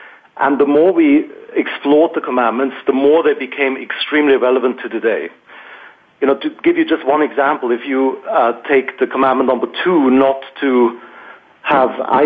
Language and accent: English; Switzerland; I was brought up secular in Switzerland, but I am Jewish. My mother is Jewish.